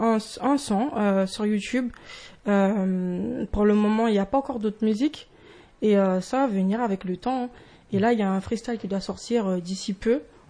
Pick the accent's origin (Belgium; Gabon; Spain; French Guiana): French Guiana; moved away; Et je viens de la Guyane et je suis arrivée en 2017.